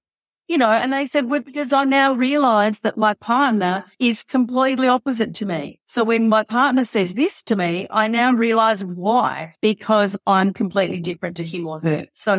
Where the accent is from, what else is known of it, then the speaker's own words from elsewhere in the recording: Australia; I'm Australian and I'm really basic, okay?